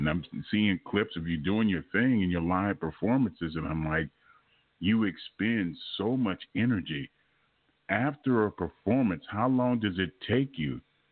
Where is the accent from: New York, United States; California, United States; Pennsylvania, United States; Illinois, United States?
California, United States; Los Angeles; I'm originally from Los Angeles, so I can.